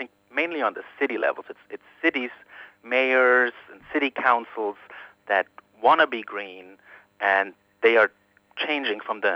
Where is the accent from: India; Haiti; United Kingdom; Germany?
Germany; English is a second language; moved away as an adult; now in United States; as my accent may tell you, I'm originally from Germany, and I'm in the U.S. now for 10, 11 years.